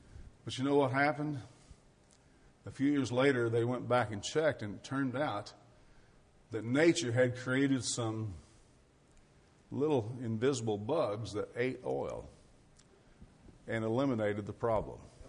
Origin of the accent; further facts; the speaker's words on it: Arkansas, United States; I grew up in Arkansas, and I always wore shoes.